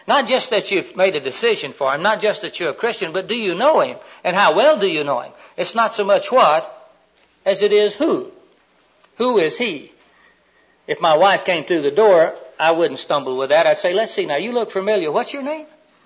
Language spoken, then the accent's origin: English; Florida, United States; No, I'm from the main part of Florida, and we normally speak more slowly down there